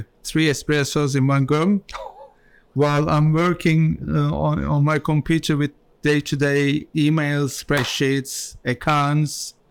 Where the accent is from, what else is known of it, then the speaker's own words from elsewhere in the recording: Istanbul, Turkey; now in London, United Kingdom; I would say I'm a Londoner. Yeah. I came to London from Istanbul, another mega city